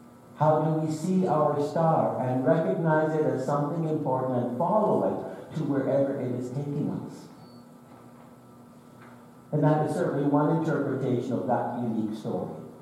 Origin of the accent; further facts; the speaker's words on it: Ontario, Canada; I recall growing up in Eastern Ontario in a rural community where the church was a mile and a half down the road.